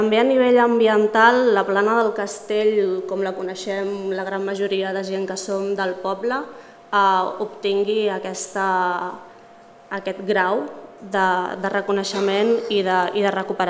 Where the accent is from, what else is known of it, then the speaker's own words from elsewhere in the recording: Cerdanyola del Vallès, Catalonia, Spain; sóc veïna de Cerdanyola des de que vaig néixer. Duc unes quantes canes, però sóc bastant jove.